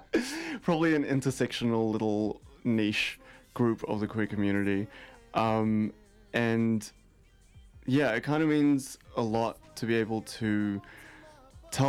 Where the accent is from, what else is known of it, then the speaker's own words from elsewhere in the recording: South Africa; now in Auckland, New Zealand; I'm originally from South Africa, so growing up in South Africa and here in Auckland, there were a lot of influences culturally